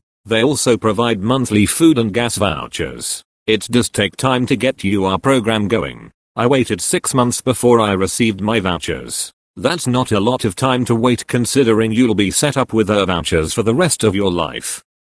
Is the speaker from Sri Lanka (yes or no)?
no; San Bernardino, California, United States; born or raised there